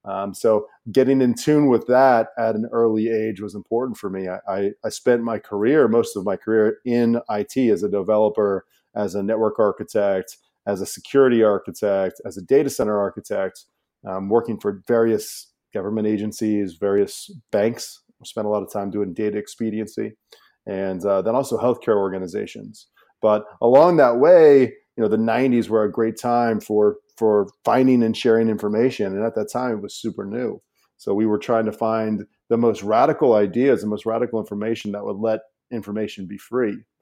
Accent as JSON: {"language": "English", "town": "Lebanon", "region": "Ohio", "country": "United States", "tie": "born or raised there", "said": "So growing up outside of Cincinnati, growing up in Lebanon, Ohio, there weren't many people to talk to near the farmlands."}